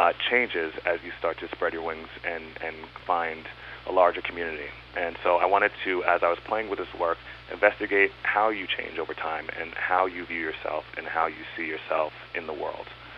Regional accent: New York, United States; especially me coming from, you know, growing up in New York, getting some of those traditions

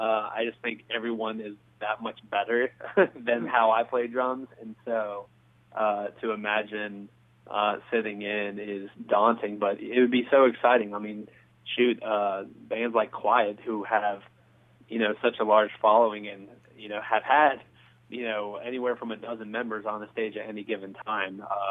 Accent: Huntington, West Virginia, United States; now in Nashville, United States; We're very proud that we come from Huntington, and we love going back.

